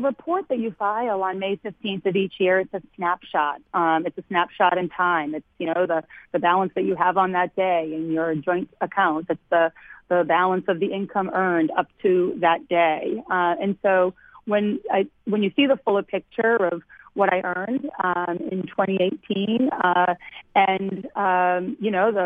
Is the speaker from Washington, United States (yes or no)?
no; Lowell, Massachusetts, United States; I mean, look, I grew up in Lowell in a working-class family